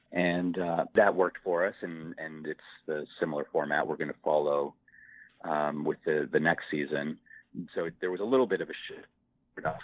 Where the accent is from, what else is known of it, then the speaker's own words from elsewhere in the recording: Niagara, Ontario, Canada; where I grew up in Niagara. There was a drive-in theater and it was hit by a tornado